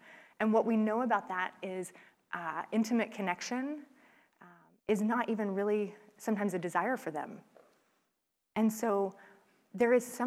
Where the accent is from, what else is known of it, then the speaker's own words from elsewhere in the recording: the South, United States; I grew up in the South, again, politeness rules.